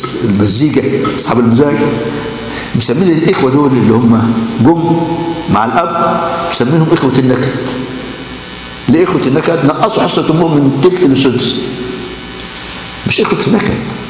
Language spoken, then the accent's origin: Arabic; Egypt; إن كان هوا عند بنت مطلقة، وده اللي حصل عندنا في مصر.